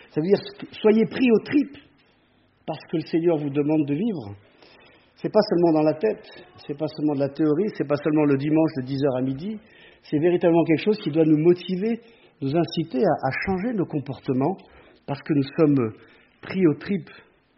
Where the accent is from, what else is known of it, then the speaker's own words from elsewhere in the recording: France; avec beaucoup d'incertitudes, chez nous, en France, dans le monde